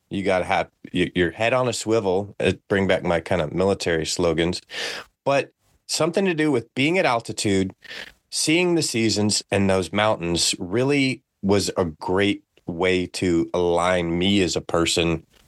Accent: Colorado, United States; I grew up in Colorado from about 4 on.

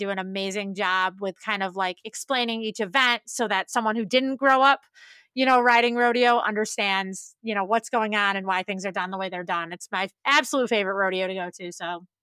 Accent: Syracuse, New York, United States; now in Northern Colorado, United States; my best friend, who I grew up with in Syracuse, moved to Australia and I moved out here.

